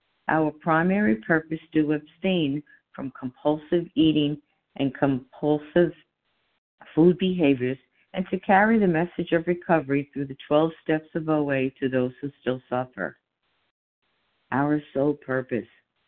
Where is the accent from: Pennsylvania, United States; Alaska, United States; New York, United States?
New York, United States; I'm from New York and I'm a grateful recovered compulsive eater.